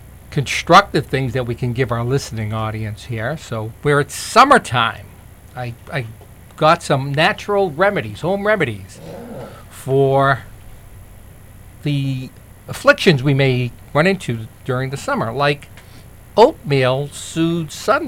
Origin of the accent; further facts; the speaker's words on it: Boston, Massachusetts, United States; I grew up in East Boston, which was, when I was there, was pretty Italian.